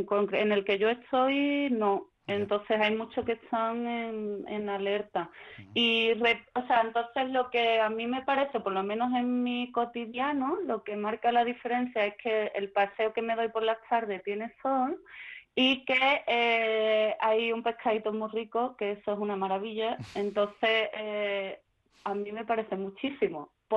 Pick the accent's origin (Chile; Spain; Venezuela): Spain; Punta del Moral, Andalusia; hay una aldea que se llama la Punta del Morá, que es de donde yo soy. Ajá. Entonces, soy de la isla, de la Punta del Morá, que está en la Isla Canela.